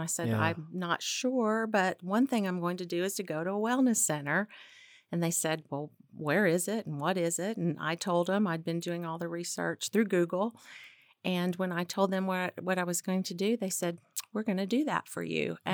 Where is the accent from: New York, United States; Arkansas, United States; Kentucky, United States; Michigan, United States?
Arkansas, United States; I grew up in Arkansas. So one of the reasons I'm here at Skytera, it reminds me a lot of home.